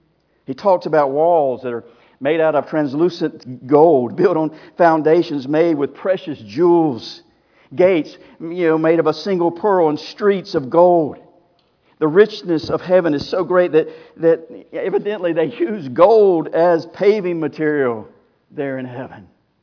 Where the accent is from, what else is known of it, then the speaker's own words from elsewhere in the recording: Mulberry, Florida, United States; I grew up down south, Mulberry, right by a phosphorus plant, so I know it's going to smell a little different than Mulberry.